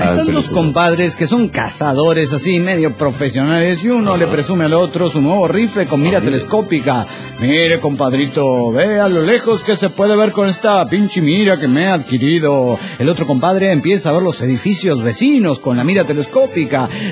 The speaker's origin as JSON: {"language": "Spanish", "town": "Zapopan", "region": "Jalisco", "country": "Mexico", "said": "de Zapopan, Jalisco, México."}